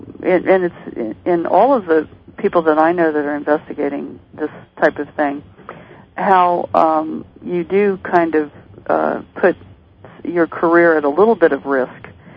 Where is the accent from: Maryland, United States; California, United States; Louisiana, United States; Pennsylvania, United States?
Maryland, United States; Well, I am from Maryland originally. I went to undergrad at Johns Hopkins, and my family lives in Maryland.